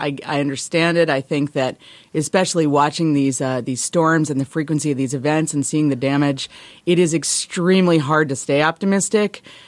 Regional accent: Wisconsin, United States; We have my home state of Wisconsin

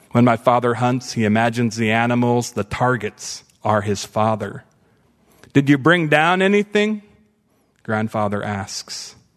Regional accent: United States; You know, as an Indian, you just feel so addicted to charity.

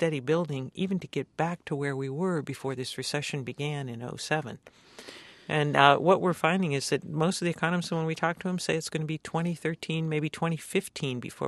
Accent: Youngstown, Ohio, United States; You know, when I was a kid growing up in Youngstown, Ohio, the steel mills there employed huge numbers of laborers.

